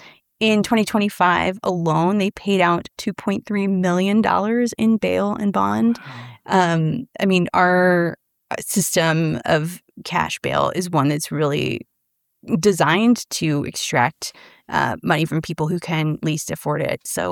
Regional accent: Texas, United States; I pick on Texas because it's my home state.

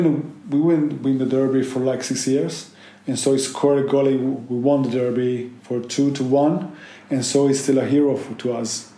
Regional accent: Liverpool, North West England, United Kingdom; we're from Liverpool.

